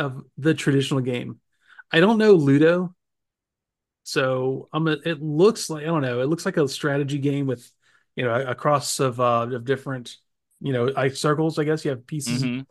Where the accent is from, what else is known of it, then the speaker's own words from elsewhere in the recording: United States; But then again, I'm an American. I've seen The Rock.